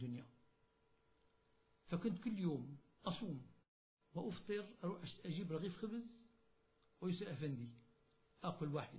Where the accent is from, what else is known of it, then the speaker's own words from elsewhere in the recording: Damascus, Damascus Governorate, Syria; أنا من دمشق